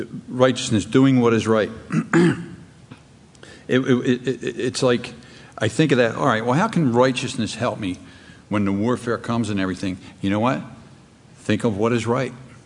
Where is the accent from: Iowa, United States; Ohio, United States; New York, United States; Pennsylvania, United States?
Pennsylvania, United States; Philadelphia; I'm from Kensington.